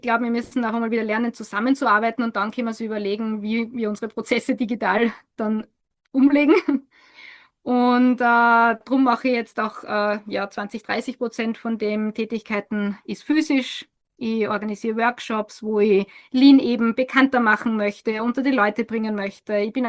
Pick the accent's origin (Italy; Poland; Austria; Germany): Austria; die hätte ich gern bei uns in Österreich.